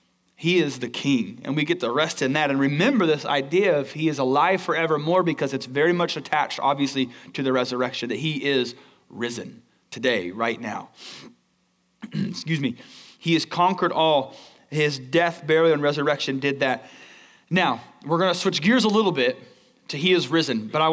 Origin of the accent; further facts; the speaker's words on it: United States; I grew up in America and my parents were nominally Christian.